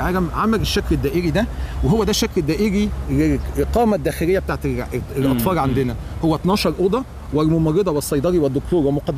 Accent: Egypt; احنا مصريين

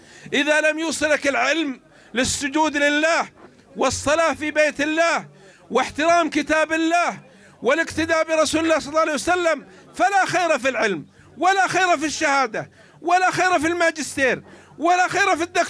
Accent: Saudi Arabia; أنا أتيت من السعودية لا بإسلام سعودي ولا لإسلام أردني ولا مصري ولا مغربي

